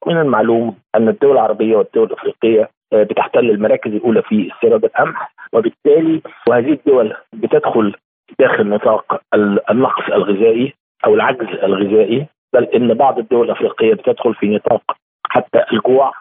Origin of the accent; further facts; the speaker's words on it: Egypt; في مصر في أزمة لكن إحنا كمصريين عندنا ثقة عالية جدا بالقيادة المصرية